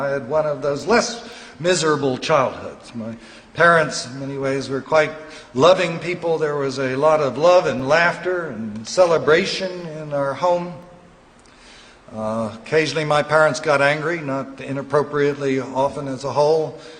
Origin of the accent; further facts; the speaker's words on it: Manhattan, New York, United States; I grew up in Manhattan, across the river there with a silver spoon in my mouth. From the time that I was 5 until the time I finally left home at 23, I spent most of my time living in an apartment building on Park Avenue.